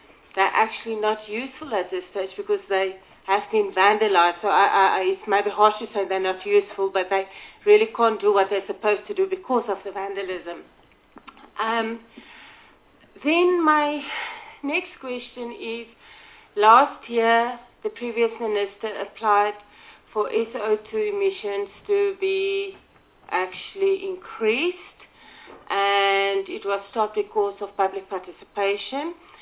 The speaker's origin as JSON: {"language": "English", "region": "Mpumalanga", "country": "South Africa", "said": "I come from the Nkangala District Municipality, I live in the HPA area, where an official makes a decision on giving a license."}